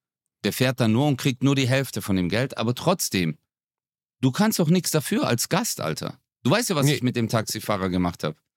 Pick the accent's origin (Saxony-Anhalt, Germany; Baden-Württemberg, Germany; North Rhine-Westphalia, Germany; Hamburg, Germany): Baden-Württemberg, Germany; Stuttgart; In Stuttgart ist mir das sogar tatsächlich in Stuttgart. In meiner Heimatstadt